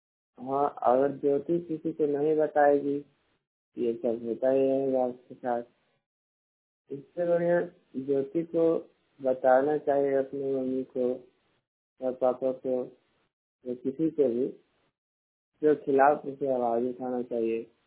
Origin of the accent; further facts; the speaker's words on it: Aurangabad, Bihar, India; मैं blind person हूँ। मेरा जिला बिहार, बिहार राज्य जिला औरंगाबाद।